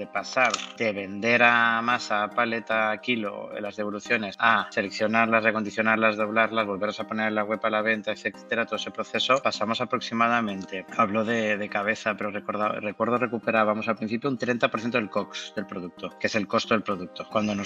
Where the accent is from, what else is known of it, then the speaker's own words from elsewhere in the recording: Spain; venimos a veces como españoles